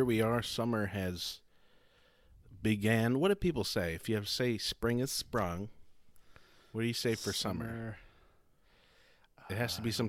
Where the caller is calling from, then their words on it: Maryland, United States; From the kind of mild weather here in Maryland today.